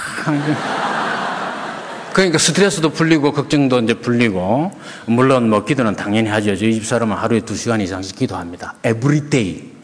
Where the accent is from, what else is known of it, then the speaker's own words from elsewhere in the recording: Gyeongsang, South Korea; accent: Gyeongsang; 제가 그 경상도 출신이라서 이 사투리를 자꾸 하는데